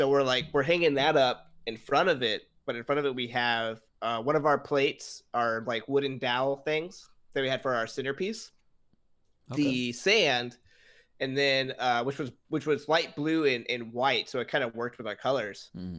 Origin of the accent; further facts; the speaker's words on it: Corpus Christi, Texas, United States; but I'm from the beach. You know, I'm from Corpus. I love the beach. I live by the beach.